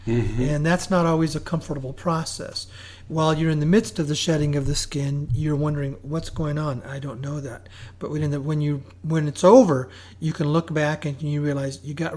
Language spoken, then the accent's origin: English; Sedona, Arizona, United States; now in Maui, United States; I'm from Sedona, and I absolutely believe Sedona is one I call those magical, sacred places here on the planet.